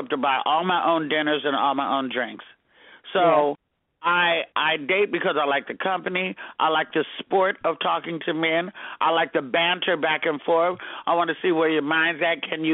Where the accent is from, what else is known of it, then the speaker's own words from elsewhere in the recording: Arkansas, United States; I'm from Arkansas. I don't have any problem.